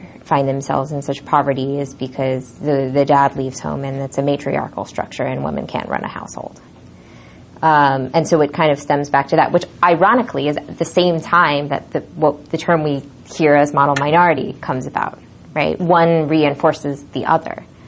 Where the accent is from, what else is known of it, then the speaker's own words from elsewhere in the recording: New York, United States; I'm from New York